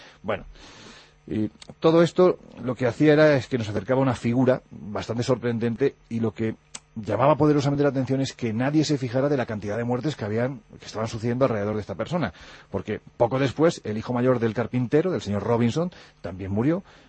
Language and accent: Spanish; Andalusia, Spain; Yo que soy andaluz con muy poca gracia